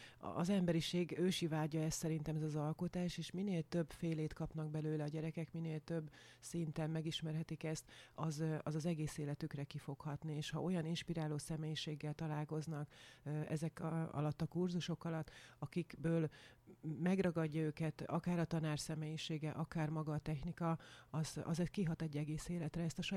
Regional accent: Zalaegerszeg, Zala, Hungary; Zalaegerszegről érkeztem, ott is születtem, de az ikonfestő, illetve a művészeti tanulmányaimat Franciaországban folytattam még a 20-as éveim elején.

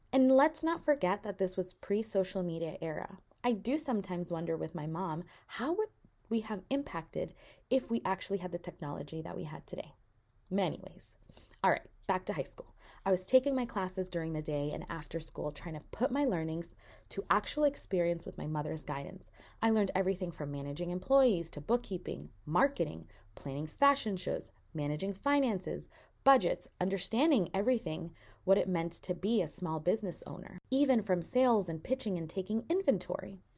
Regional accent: Everett, Massachusetts, United States; I grew up in Everett, Massachusetts, and while I started high school, I was reflecting on the question that haunts everyone

